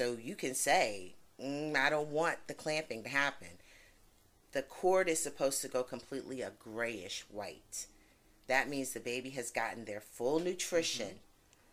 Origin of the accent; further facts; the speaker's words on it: New Hampshire, United States; So I'm originally from New Hampshire.